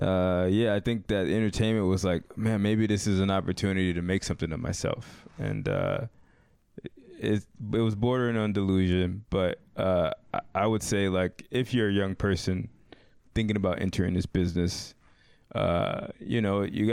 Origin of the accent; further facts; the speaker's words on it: Newark, New Jersey, United States; Okay, so first part is like where we grew up. We grew up in Newark, New Jersey.